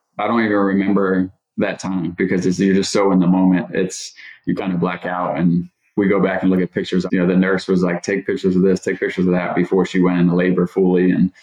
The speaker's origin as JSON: {"language": "English", "region": "Pennsylvania", "country": "United States", "tie": "born or raised there", "moved": "as an adult", "said": "I was born in Northeast Pennsylvania in the Pocono Mountains. Two very young parents. Raised me and my brother"}